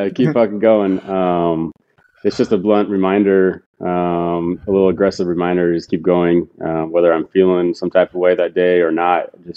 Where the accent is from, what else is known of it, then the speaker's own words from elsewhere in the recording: Las Vegas, Nevada, United States; But yeah, I guess the condensed version, I'm from Las Vegas. I grew up playing sports my whole life